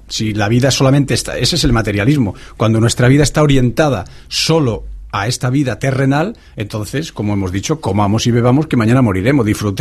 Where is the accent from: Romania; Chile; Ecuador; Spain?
Spain; Salamanca, Castile and León; Yo soy de Salamanca precisamente